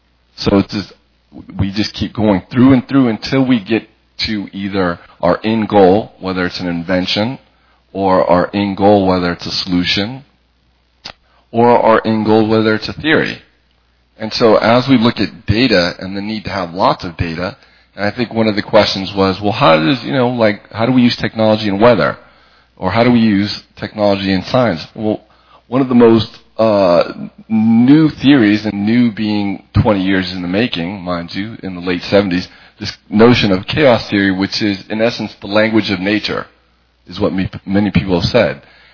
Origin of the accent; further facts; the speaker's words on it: Los Angeles, California, United States; And born and bred in Los Angeles, so native to the area